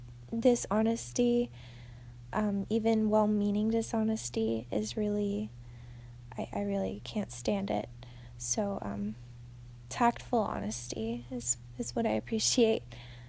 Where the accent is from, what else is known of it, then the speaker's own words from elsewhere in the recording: United States; I'm 22 years old. I'm American.